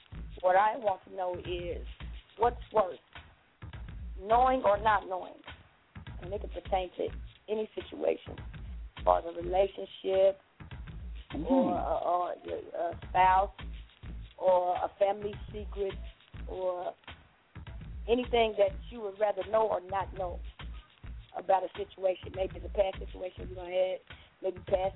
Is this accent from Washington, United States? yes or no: no; Dayton, Ohio, United States; I'm from Dayton, Ohio.